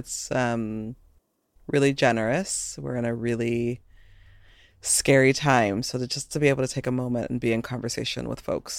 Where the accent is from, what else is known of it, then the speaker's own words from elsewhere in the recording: Los Angeles, California, United States; Yeah, I'm born and raised here in Los Angeles, California. I'm from the 818. I'm so proud of where I'm from